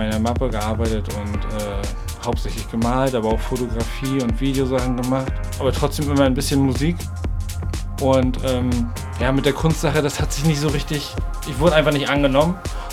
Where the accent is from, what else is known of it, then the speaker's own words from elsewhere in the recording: Rostock, Mecklenburg-Vorpommern, Germany; Ein guter Freund von mir, auch ein gebürtiger Rostocker